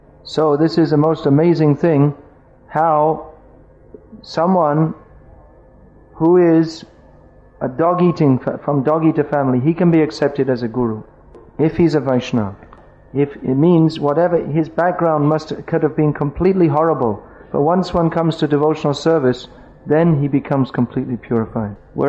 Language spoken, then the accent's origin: English; United Kingdom; Of course, I'm from Britain, and British tend to think the British are the best.